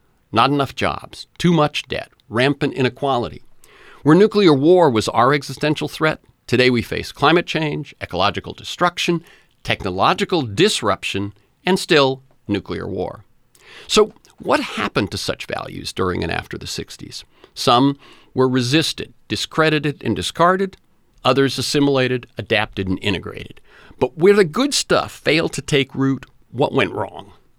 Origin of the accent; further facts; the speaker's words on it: Florida, United States; also born or lived in New Bedford, Massachusetts / Texas; I was born in New Bedford, Mass., a poor gray town that had lost its textile mills to the right-to-work states in the South. My family moved, first to Texas, and then we settled in Florida